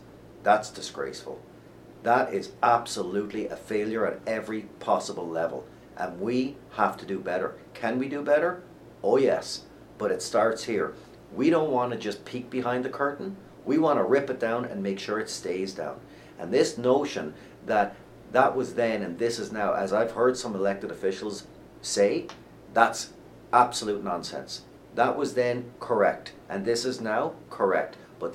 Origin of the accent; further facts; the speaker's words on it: British Columbia, Canada; That is not, as a British Columbian, that is not what I want or expect out of any elected official